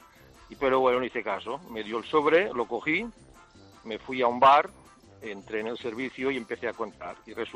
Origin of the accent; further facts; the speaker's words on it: Catalonia, Spain; somos los catalanes, somos agarrados